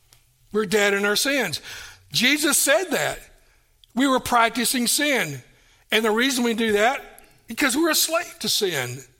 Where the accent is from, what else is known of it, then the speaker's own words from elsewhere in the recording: Tennessee, United States; I will transfer back to near my hometown in Tennessee to East Tennessee State University.